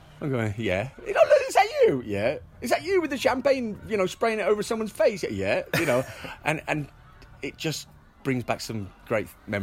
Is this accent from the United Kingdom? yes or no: yes; Bristol, South West England, United Kingdom; I grew up in Bristol.